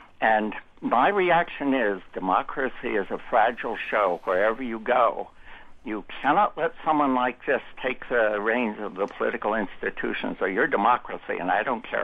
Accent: California, United States; born there; also born or lived in Canada; I was born in California, lived a while in Canada when I was much younger, have a French mother, and I'm an American citizen.

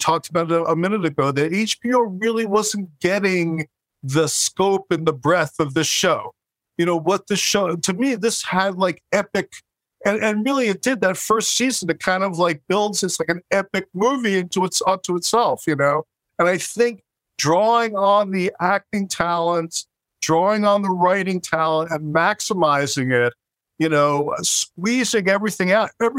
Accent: Brooklyn, New York, United States; I basically grew up with people yelling and screaming at each other

